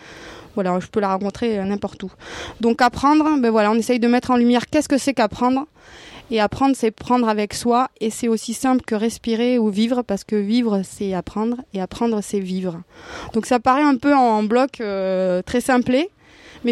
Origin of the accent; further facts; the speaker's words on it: Occitanie, France; je viens de l'Aveyron et je viens pour passer 3 jours à la ZAD